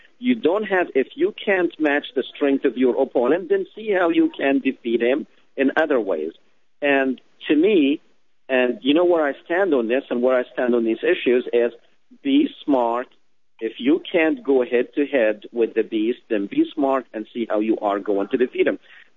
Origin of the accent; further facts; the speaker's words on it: Louisiana, United States; you know, I'm from Louisiana.